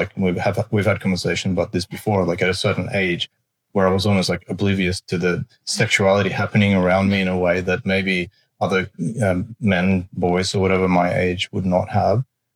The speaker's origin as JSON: {"language": "English", "country": "Sweden", "tie": "born or raised there", "moved": "yes", "said": "And I grew up in Sweden at the time, so my earlier sexual experiences were in a different country, and it was almost like a transition of moving here"}